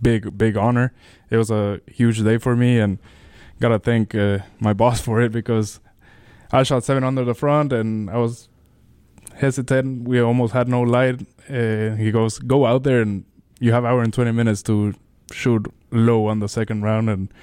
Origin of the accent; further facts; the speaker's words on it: Bolivia; Well, I graduated 2019, went back to my home country